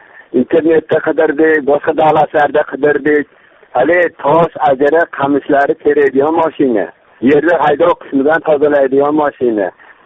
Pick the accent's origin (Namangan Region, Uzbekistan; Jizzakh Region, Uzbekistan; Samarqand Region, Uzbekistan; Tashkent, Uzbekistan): Namangan Region, Uzbekistan; Chust; Chustdanman.